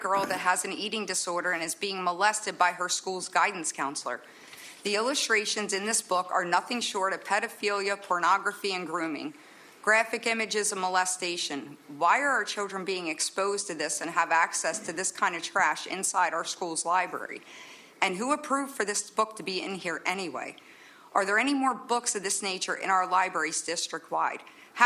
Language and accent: English; Narvon, Pennsylvania, United States; I'm from Narvon.